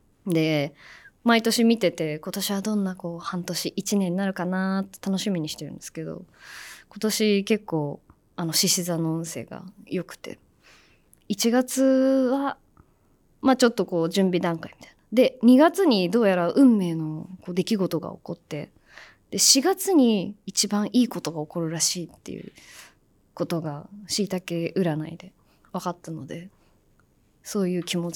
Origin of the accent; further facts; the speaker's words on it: Fukuoka, Japan; 私の地元の福岡の天神に西通りっていう通りがあるんですけど、